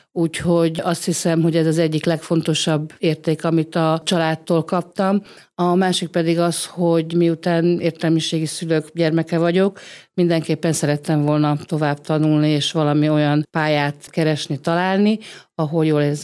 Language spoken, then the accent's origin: Hungarian; Zsira, Győr-Moson-Sopron, Hungary; also born or lived in Székesfehérvár / Csepreg; Egy dunántúli kis faluban az osztrák határ mellett nőttem fel, különben Székesfehérváron születtem. Ott Zsirán laktam 18 éves koromig, Zsirán és Szakonyban jártam általános iskolába.